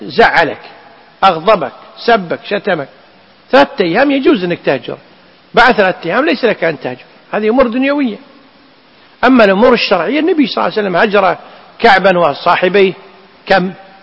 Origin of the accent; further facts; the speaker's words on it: Kuwait; احنا عندنا بالكويت اذا جاءت مشكله على الرجال او على المراه اللي ما هو على لسان ذكر الله، شي يقول يمه يبا